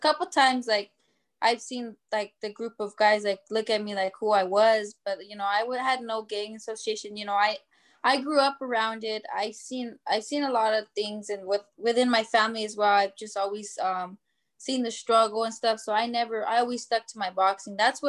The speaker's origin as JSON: {"language": "English", "region": "California", "country": "United States", "tie": "born or raised there", "said": "So with me, like, I grew up in the San Fernando Valley. It's small and big at the same time. Everyone knows everyone."}